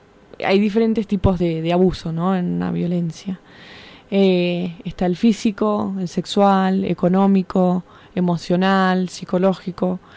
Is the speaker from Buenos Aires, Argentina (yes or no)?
yes; Buenos Aires, Argentina; soy de Argentina, Buenos Aires. Estoy acá hace 6 años más o menos